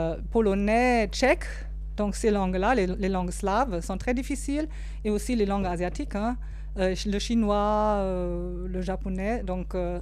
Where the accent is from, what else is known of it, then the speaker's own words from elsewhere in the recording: Germany; first language German; French is a second language; je viens de l'Allemagne, donc c'est mon chez-moi.